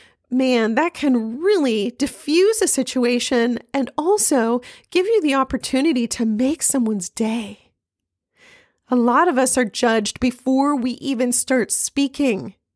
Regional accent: Los Angeles, California, United States; And recognize I'm from Los Angeles

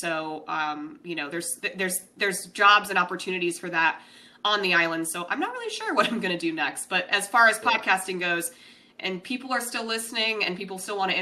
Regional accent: Denver, Colorado, United States; this isn't my Rockies, because I'm from Denver.

